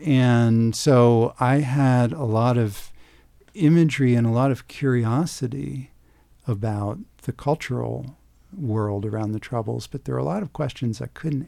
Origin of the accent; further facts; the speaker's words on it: United States; And as an American going into it, you know, I felt an obligation to bone up on the history.